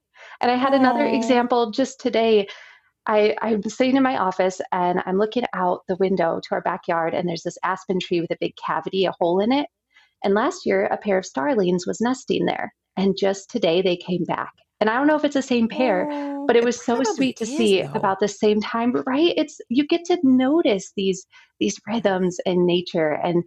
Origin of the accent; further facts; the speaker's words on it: Wisconsin, United States; now in Colorado, United States; I grew up in the Midwest in Wisconsin, and we spent so much time on the water. And here in Colorado, there's a lot less water.